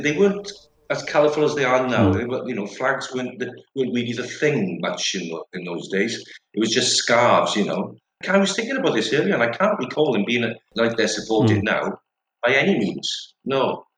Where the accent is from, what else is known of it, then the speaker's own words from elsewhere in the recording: Wales, United Kingdom; And we didn't, as usual, being Welsh, especially in that time, I'd never expected Wales to win, you know. But I was always, being an enthusiastic, avid or mental supporter of Wales, I just hoped and prayed.